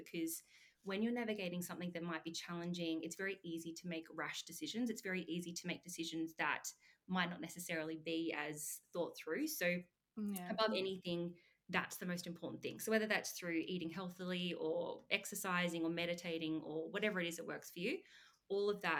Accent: Australia; hey, look, I'm from Australia, but I'll fly to New York and work for you for free if you have me.

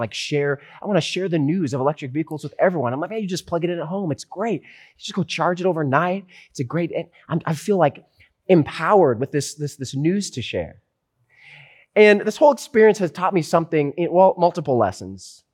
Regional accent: Pacific Northwest, United States; But originally, see, I'm from the Pacific Northwest.

